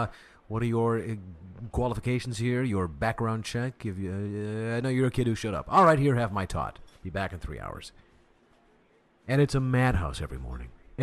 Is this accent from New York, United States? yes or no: no; Fargo, North Dakota, United States; When I was growing up in Fargo